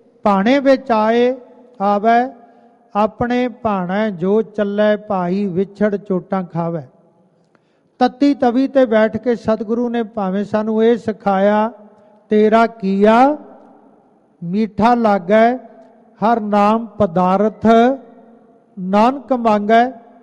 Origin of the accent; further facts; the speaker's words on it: Fatehgarh Sahib, Punjab, India; ਉਹ ਦਾਸ ਦਾ ਨਗਰ ਪਿੰਡ ਵੀ ਹੈ ਮੇਰਾ ਫਤਿਹਗੜ੍ਹ ਸਾਹਿਬ, ਉਹ ਸਾਡੇ ਇਲਾਕੇ ਦੇ ਜਿੰਨੇ ਉੱਧਰ ਦੇ ਲੋਕ ਨੇ